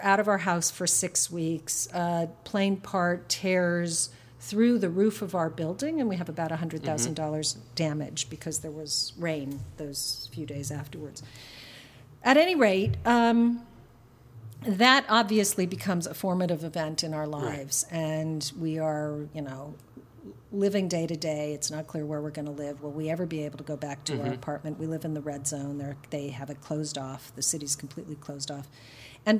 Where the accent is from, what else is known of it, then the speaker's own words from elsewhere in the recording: California, United States; I grew up in California where there were earthquakes